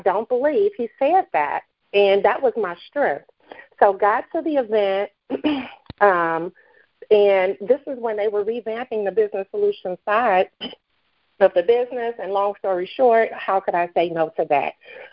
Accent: Chicago, Illinois, United States; now in Fort Worth, United States; I'm originally from, born and raised in Chicago, live in Fort Worth right now

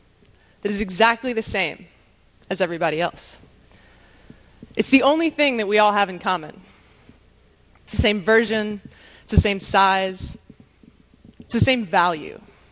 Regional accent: Louisiana, United States; I'm from Louisiana. I'm not scared of mosquitoes, but we don't mess around in small boats and water down there.

